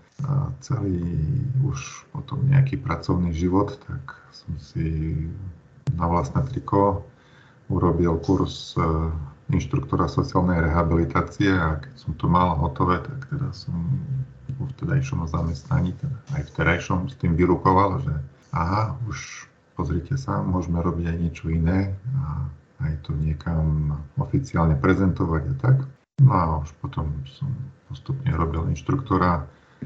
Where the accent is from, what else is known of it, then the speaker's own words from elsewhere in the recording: Košice, Košice Region, Slovakia; Takže pochádzam z Košic. Mám 45 rokov, som teda ženatý